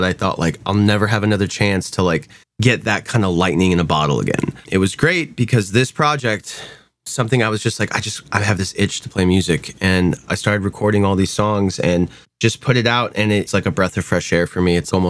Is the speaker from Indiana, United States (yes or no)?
no; Queens, New York, United States; I'm from Queens, New York.